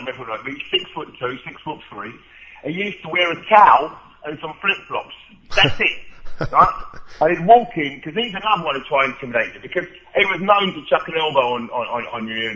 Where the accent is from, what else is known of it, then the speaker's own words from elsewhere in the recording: Enfield, London, United Kingdom; I was born in Agnew and I grew up in Enfield, North London.